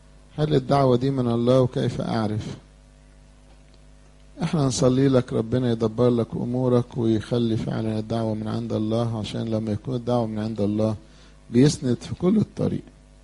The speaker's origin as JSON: {"language": "Arabic", "country": "Egypt", "said": "زي ما احنا هنا مصريين من جدرنا ومسيحيين،"}